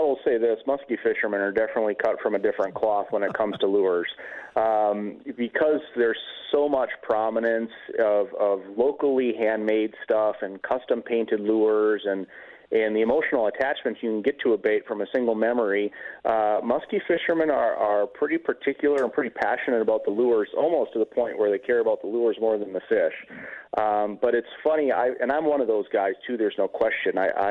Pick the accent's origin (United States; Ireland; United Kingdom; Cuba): United States; Mosinee, Wisconsin; Growing up in Mosinee, you can pretty much go a mile in any direction and be on the Wisconsin River or its flowages by bicycle.